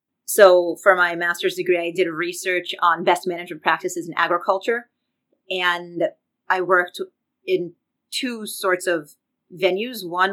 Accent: Miami, Florida, United States; also born or lived in Tel Aviv, Israel; Okay, so I was born in Tel Aviv. We moved to Miami when I was two. I, of course, grew up there, went to high school in Miami, and then I went to the University of Florida.

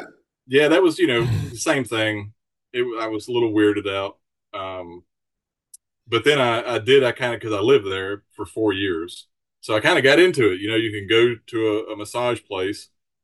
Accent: Alabama, United States; just working in Europe really kind of exposed me to a lot of cultural things that growing up in Alabama, you just don't get.

